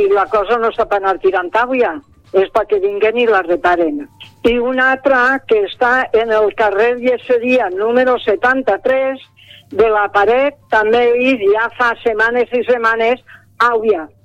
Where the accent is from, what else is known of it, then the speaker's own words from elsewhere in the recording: Gandia, Valencian Community, Spain; Bon dia, sóc una senyora de Sigandia, en el i del districte del Raval.